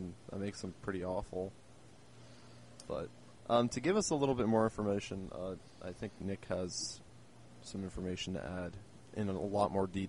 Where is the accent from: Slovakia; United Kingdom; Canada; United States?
Canada; But I am Canadian, and I don't know crap about football.